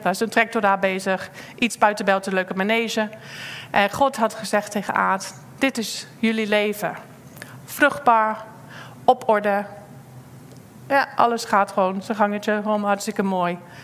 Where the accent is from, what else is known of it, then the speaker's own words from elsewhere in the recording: Poole, South West England, United Kingdom; Dutch is a second language; Ik kom uit Poole vandaan. Daar hebben Aad en ik ook bijna 5 jaar samen gewoond toen we net getrouwd waren.